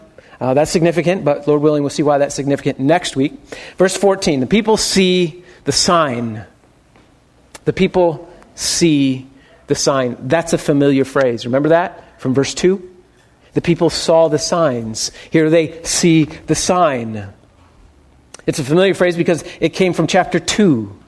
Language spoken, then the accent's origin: English; United States; Maybe it's because I'm an American, and as an American, we don't do anything without thinking about food being involved in some way or another.